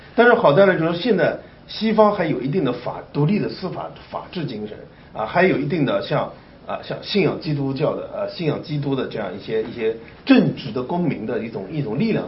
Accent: China; 我们中国人，我们都是中国来的

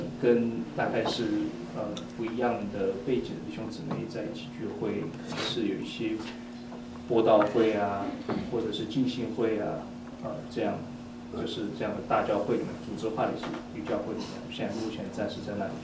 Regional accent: Chengdu, Sichuan, China; moved away as an adult; now in Seattle, United States; 然后我是成都人，然后2007年有一次很偶然的机会，然后。去美国交换，然后当时就在这边，在西雅图

